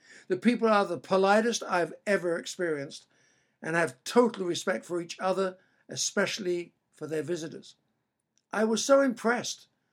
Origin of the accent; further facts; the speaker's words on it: England, United Kingdom; now in California, United States; I always told people that I am English living in California.